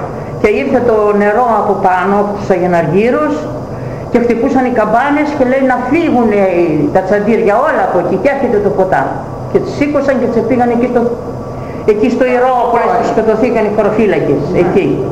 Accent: Arisvi, Greece; born there; Γεννήθηκα εδώ το 27.

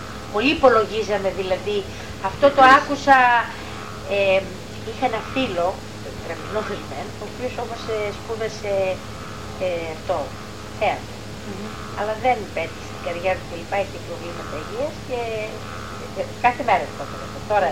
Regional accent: Serres, Central Macedonia, Greece; born there; Εγώ γεννήθηκα στα Σέρρας, αλλά μεγάλο Σέρρας.

